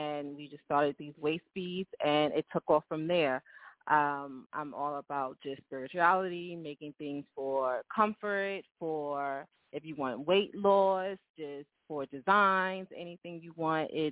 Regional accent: Brooklyn, New York, United States; I'm from Brooklyn.

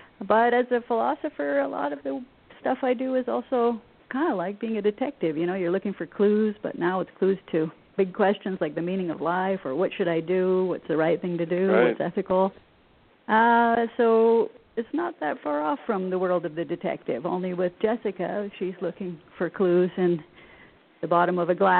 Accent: Montana, United States; also born or lived in Idaho; I grew up in the Northwest in Montana and Idaho. In fact, I'm talking to you from Northern Idaho right now, where my folks live.

